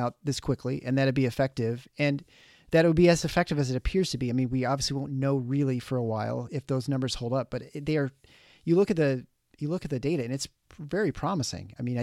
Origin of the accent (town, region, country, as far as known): Canada